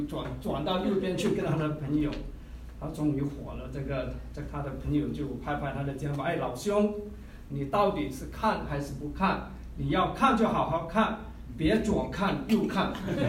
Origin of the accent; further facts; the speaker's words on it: Singapore; 我是从新加坡来的，上次我也介绍过我自己。